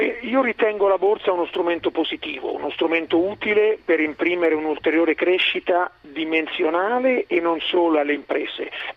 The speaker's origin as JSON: {"language": "Italian", "town": "Fabriano", "region": "Marche", "country": "Italy", "said": "io sono di Fabriano, io sono marchigiano, passo certamente molta parte del mio tempo viaggiando in giro per il mondo, però torno sempre a Fabriano e continuo a passare il tempo nelle Marche, sia per lavoro sia con la mia famiglia."}